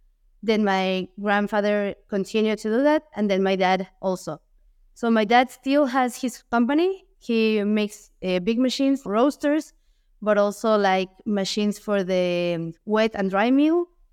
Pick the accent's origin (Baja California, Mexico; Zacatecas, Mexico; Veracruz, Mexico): Veracruz, Mexico; Coatepec; also born or lived in Mexico City; We, in Mexico, we grow coffee. Origin, we are from Coatepec, which is a small town in Veracruz, which is one of the, I believe is the second or third biggest region which grows coffee.